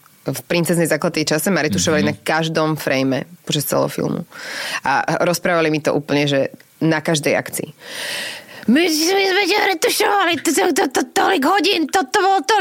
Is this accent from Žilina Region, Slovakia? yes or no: no; Nitra, Nitra Region, Slovakia; Ja som z Nitry.